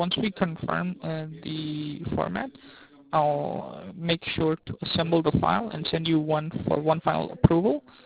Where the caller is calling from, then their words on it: New York, United States; New York.